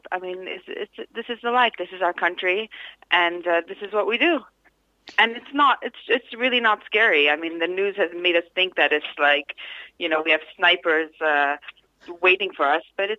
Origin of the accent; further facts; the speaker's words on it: Los Angeles, California, United States; also born or lived in South Africa; now in Beit El, Israel; I was born in South Africa. I grew up in Los Angeles. And now I live in Beit El, Israel.